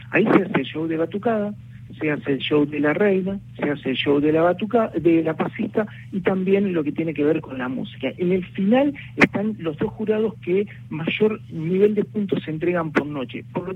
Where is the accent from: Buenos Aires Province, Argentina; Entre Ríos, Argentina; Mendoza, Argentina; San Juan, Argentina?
Entre Ríos, Argentina; Gualeguaychú; fuimos aprendiendo de a poquito los que somos de Gualeguaychú